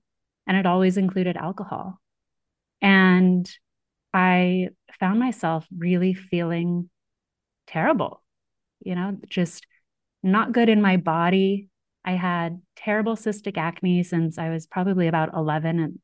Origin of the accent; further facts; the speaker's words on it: Sedona, Arizona, United States; she and I were childhood friends, best friends growing up. We grew up in Sedona, Arizona.